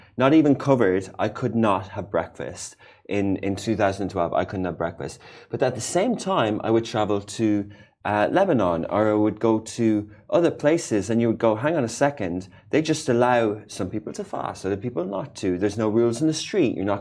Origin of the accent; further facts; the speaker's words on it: Ireland; first of all, I grew up in Ireland